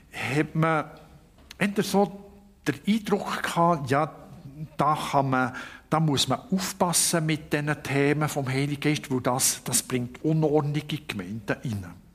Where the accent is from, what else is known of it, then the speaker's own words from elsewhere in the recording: Bern, Switzerland; ich bin ein Berner, oder das geht ganz langsam bei mir, vom Jura, die sind ein bisschen mehr direkt, aber das sind ja Berner